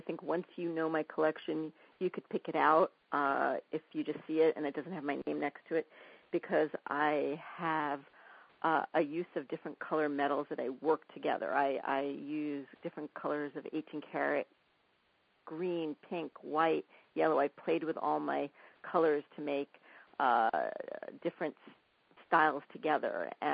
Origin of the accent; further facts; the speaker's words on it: New York City, New York, United States; Well, I think because I grew up in New York City, which is sort of like the melting pot of the world